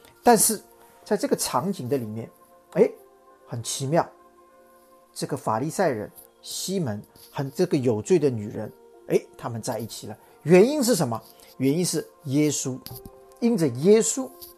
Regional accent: China; 我们用我们中国人讲的什么？是一个汉奸，替罗马人收税。

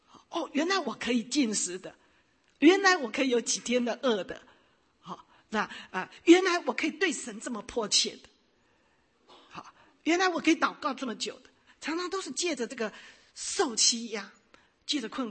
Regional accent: China; 人还是吃得起嘛，我们中国人都爱吃嘛，总是吃得起

